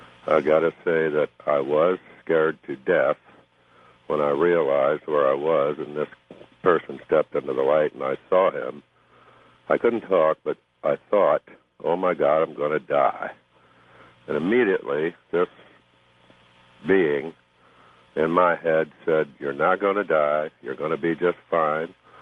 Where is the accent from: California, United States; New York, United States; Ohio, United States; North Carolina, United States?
Ohio, United States; I'm from Ohio.